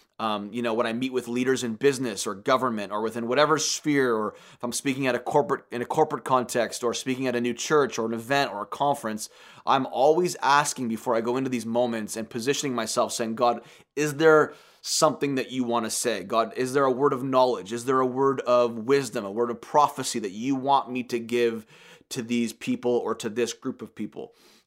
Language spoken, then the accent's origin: English; Canada; I'm from Canada and you've never met me before